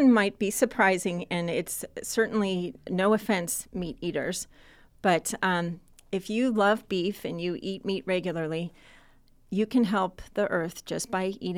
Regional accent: Los Angeles, California, United States; I did have the experience of growing up in Los Angeles in the Santa Monica Mountains. So the Santa Monica Mountains were my playground. So I grew up very close to nature.

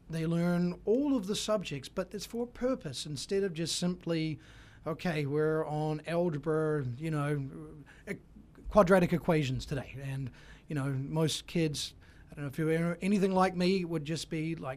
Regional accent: New Zealand; I'm from New Zealand.

